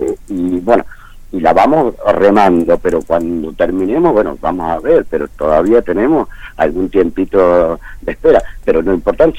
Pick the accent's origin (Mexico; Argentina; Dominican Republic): Argentina; somos sanmartinianos los argentinos